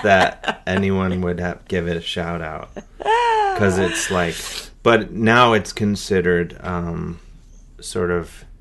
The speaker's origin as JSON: {"language": "English", "town": "Cleveland", "region": "Ohio", "country": "United States", "tie": "born or raised there", "said": "Cleveland."}